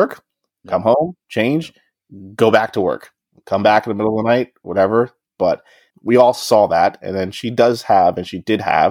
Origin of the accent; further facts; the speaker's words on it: Trenton, New Jersey, United States; also born or lived in Nigeria; So I was born in Nigeria. I don't remember anything. I moved here. I was a year and a half or maybe 2 years old. And we moved to Trenton, New Jersey.